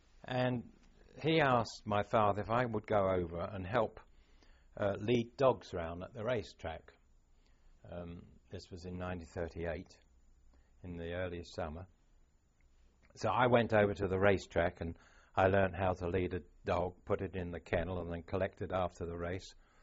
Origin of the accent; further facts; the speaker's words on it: Heston, London, United Kingdom; growing up in Heston, I went to the local... I couldn't go into the local Heston Junior School because they were full up.